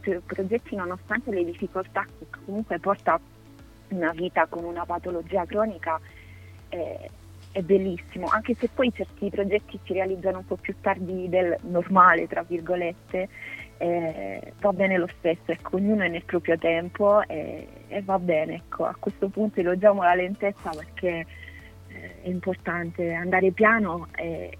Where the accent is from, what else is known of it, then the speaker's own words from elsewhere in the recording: Sardinia, Italy; volevo salutarvi con un saluto in gallurese, che è il dialetto che si parla nella mia terra